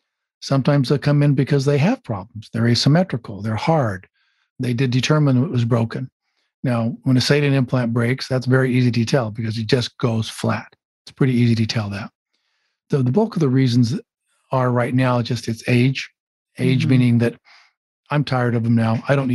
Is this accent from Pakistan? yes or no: no; Utah, United States; now in San Diego, United States; I'm originally from Utah and University of Utah medical graduate. And I trained in Chicago, Detroit, Houston, all those places for my general surgery and plastic surgery. And then I've been here in San Diego for 32 years.